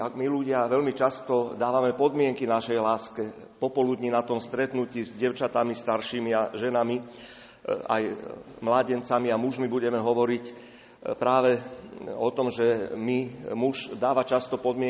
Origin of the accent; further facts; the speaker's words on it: Bratislava, Bratislava Region, Slovakia; v kapucínskom kostole v Bratislave, lebo tam odtiaľ pochádzam.